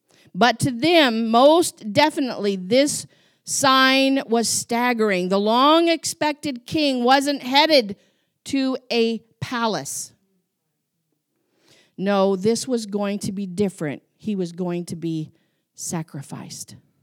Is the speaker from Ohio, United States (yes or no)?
no; Wyoming, United States; I grew up in Wyoming in cattle country, and I've been in a few barns.